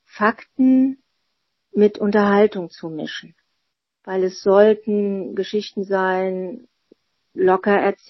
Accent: Koblenz, Rhineland-Palatinate, Germany; born there; Also ich bin in Koblenz geboren.

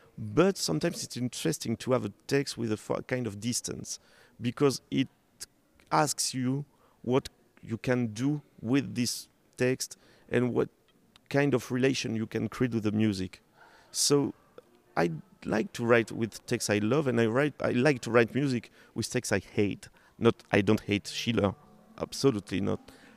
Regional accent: France; first language French; English is a second language; of course, I'm French. My mother tongue is French, and because of this, my ear is French.

